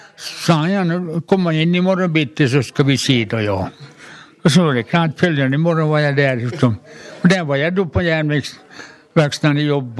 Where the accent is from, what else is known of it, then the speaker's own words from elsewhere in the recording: Malax, Ostrobothnia, Finland; Jag är född och uppvuxen i Malax.